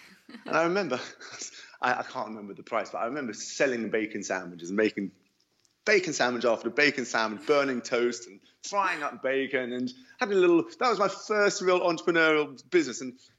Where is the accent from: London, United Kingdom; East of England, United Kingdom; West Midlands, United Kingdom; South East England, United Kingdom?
London, United Kingdom; I grew up in London, now 46, and I suppose I grew up in a typical middle-class family, northwest London. Being an only child